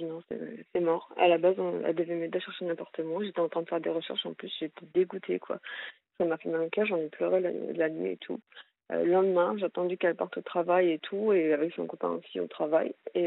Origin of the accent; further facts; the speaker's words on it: Hauts-de-France, France; À la base, je suis nordiste, je suis partie dans le sud